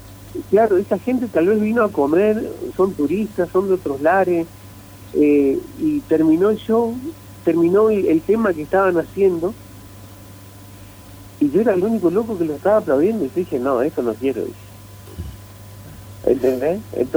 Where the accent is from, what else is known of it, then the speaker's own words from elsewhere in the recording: Argentina; Soy gaucho y soy mensú, pero primero soy argentino.